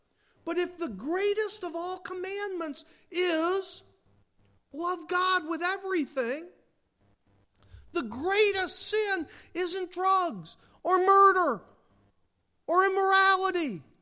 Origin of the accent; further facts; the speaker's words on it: Mansfield, Pennsylvania, United States; When I was growing up in Mansfield, Pennsylvania, our basketball team went to the state championships, little tiny Mansfield.